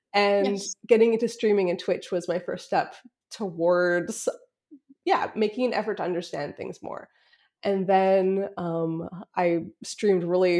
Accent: Canada; I'm originally Canadian, by the way.

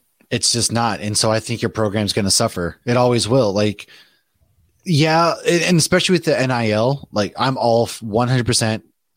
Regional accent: Massachusetts, United States; also born or lived in Florida; Yeah, I'm from Massachusetts. Grew up in Massachusetts.

